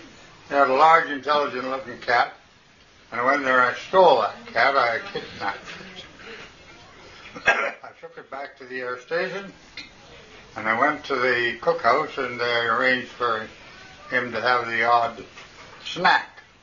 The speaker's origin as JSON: {"language": "English", "region": "British Columbia", "country": "Canada", "said": "I'm British Columbian, and they got cougars here."}